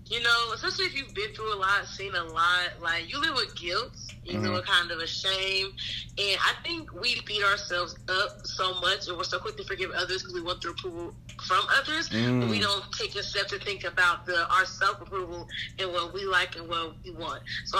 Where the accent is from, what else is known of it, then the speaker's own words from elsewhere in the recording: Columbus, Ohio, United States; I'm from Columbus, Ohio.